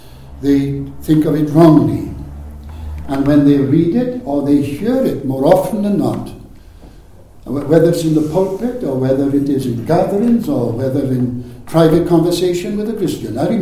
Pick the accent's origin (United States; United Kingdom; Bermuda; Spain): United Kingdom; Wales; I'm a Welshman